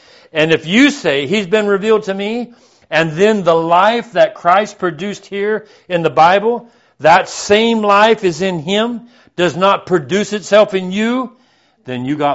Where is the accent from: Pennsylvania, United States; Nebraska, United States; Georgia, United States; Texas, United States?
Georgia, United States; born there; also born or lived in Memphis, United States / Baltimore, United States / California, United States; When my dad was military, and I was born in Georgia, and we moved to the West Coast, and we come back. We lived in Memphis in Tennessee. We lived in Baltimore.